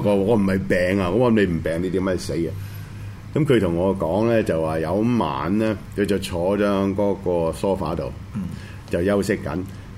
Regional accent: China; 咪就係我哋之所以我中國人講嘅氣咯

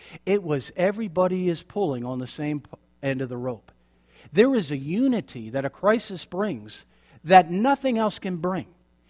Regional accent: Pennsylvania, United States; now in Florida, United States; Now, you know I grew up in Pennsylvania. The Lord transplanted me down into Florida in 97.

